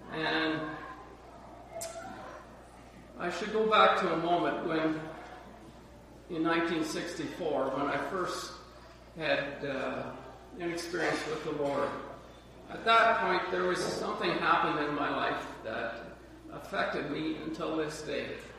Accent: Ontario, Canada; I came from a family of seven, and so I grew up in Ontario. Of course, it's a long ways from here.

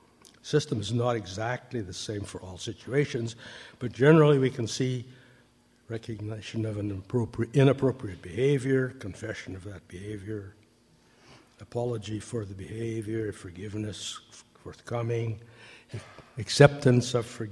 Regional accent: Saskatoon, Saskatchewan, Canada; I'm from Saskatoon, a little group down the road, down the Yellowhead Highway here, a few miles.

